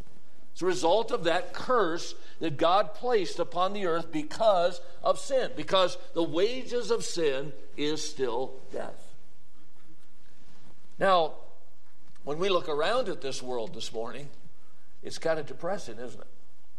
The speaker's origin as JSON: {"language": "English", "town": "Watertown", "region": "Wisconsin", "country": "United States", "tie": "born or raised there", "said": "I grew up in Watertown, Wisconsin."}